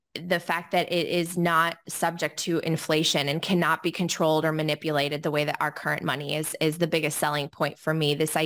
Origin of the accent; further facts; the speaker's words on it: Poland; I'm from Eastern Europe. My family has helped my family back in Poland.